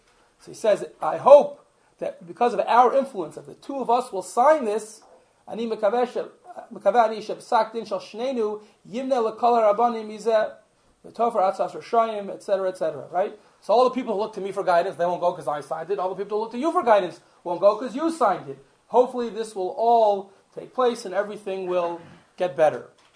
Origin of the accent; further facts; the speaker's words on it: Cincinnati, Ohio, United States; Hebrew Union College, the Reformed Medical Seminary, in my hometown of Cincinnati, Ohio.